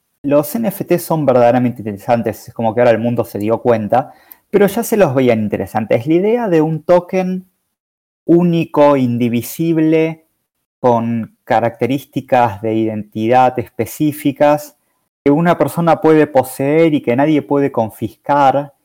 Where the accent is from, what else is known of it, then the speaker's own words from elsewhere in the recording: Buenos Aires, Argentina; 34 años, nací en el 87, por si a alguno le resulta más fácil calcularlo de esa manera. Soy de Buenos Aires, vivo en Buenos Aires. Me volví a instalar por la pandemia.